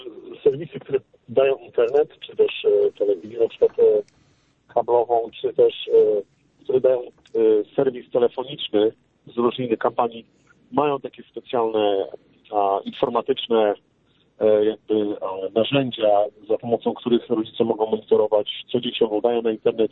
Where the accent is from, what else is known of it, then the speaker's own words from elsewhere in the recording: Gdańsk, Pomeranian Voivodeship, Poland; now in Chicago, United States; dzwonię z Chicago, jestem rodem z Gdańska.